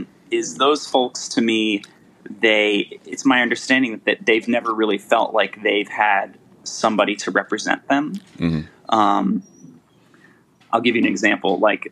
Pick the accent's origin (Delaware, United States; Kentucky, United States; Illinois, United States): Delaware, United States; So I grew up in Delaware.